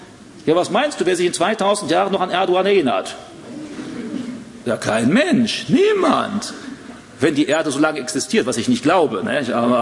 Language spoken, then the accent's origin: German; Germany; Und wenn ich als typischer Deutscher da hinkommen würde, dann würde ich sagen, naja, irgendwie nicht schlecht